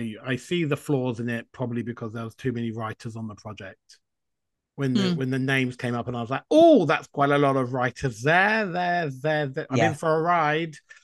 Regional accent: United Kingdom; And I think that's mainly because maybe we're British and we grew up with that as actual history

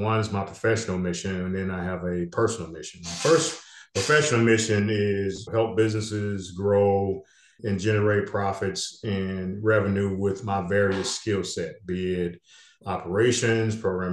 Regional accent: Memphis, Tennessee, United States; I was that kid that had to speak in church, Black, particularly down in the where I grew up in Memphis

